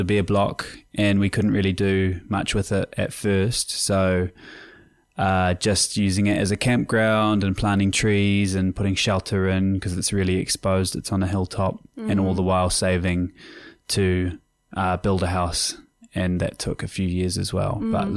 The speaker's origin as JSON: {"language": "English", "town": "West Auckland", "region": "Auckland", "country": "New Zealand", "lives_now": "Raglan, New Zealand", "said": "I'm from West Auckland originally"}